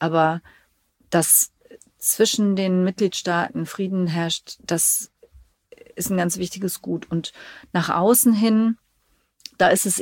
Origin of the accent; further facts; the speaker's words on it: Cologne, North Rhine-Westphalia, Germany; in Köln, wo ich groß geworden bin, wo wir beide zur Schule gegangen sind